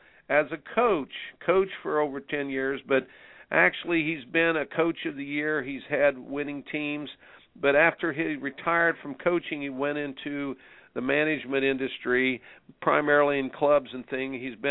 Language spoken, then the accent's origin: English; Indiana, United States; I grew up in Indiana.